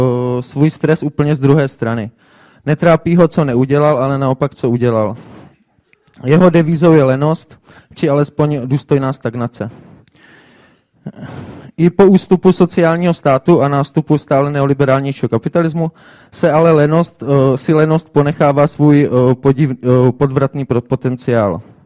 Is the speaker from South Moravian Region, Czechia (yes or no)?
yes; Brno, South Moravian Region, Czechia; a jsem z Brna.